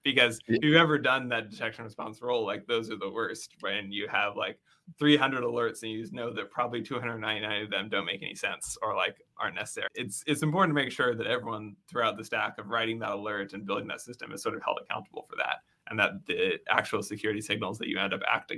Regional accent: San Francisco Bay Area, California, United States; I'm from San Francisco Bay Area. The Mission burrito is very close to my heart.

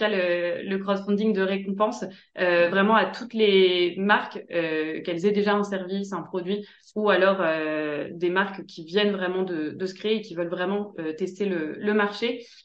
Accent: Normandy, France; also born or lived in Paris; now in Madrid, Spain; je suis basée à Madrid depuis 3 ans. Je suis originaire de Normandie et j'ai vécu pas mal d'années à Paris

